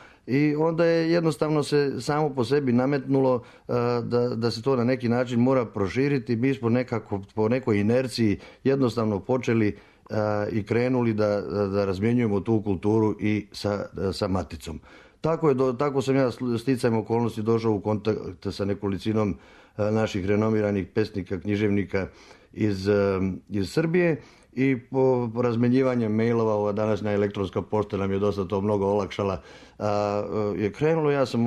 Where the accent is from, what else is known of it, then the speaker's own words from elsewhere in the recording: Banja Luka, Republika Srpska, Bosnia & Herzegovina; born there; ja sam rođen u Banja Luci